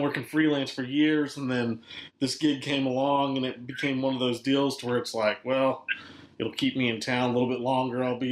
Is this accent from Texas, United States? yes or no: yes; Houston, Texas, United States; also born or lived in New Orleans; I'm in Houston right now, so we've been bouncing back and forth between New Orleans and Houston. I'm from Houston originally